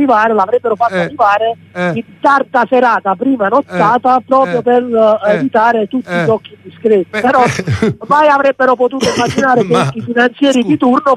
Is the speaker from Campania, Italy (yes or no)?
yes; Naples, Campania, Italy; da tifosi del Napoli e da napoletani